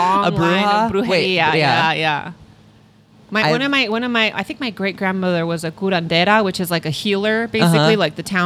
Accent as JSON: {"language": "English", "town": "Modesto", "region": "California", "country": "United States", "tie": "born or raised there", "said": "Modesto, if you got any Modesto Central Valley listeners, I'll be at August 18th at the State Theater. It's my hometown."}